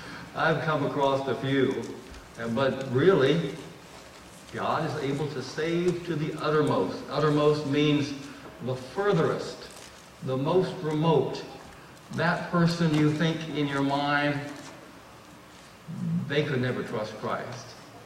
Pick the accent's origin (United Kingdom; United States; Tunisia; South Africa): United States; Miami, Florida; I grew up in Miami. Miami International Airport. The planes would take off and they'd make a big loop and they would fly over the house that I grew up in.